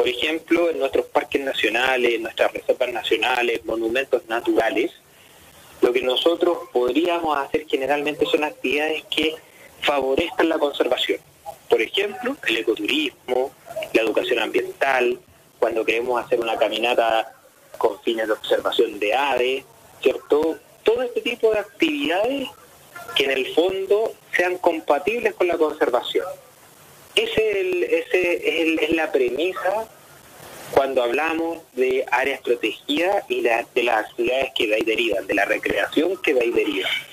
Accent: Santiago, Santiago Metropolitan Region, Chile; para los que somos de Santiago

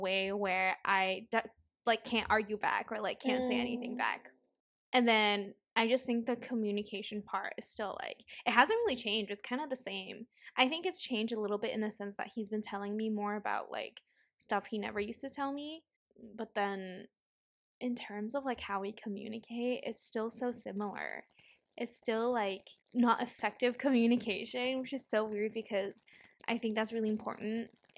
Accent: Hong Kong; growing up in Hong Kong at least that I observed is a lot of mom figures, right?

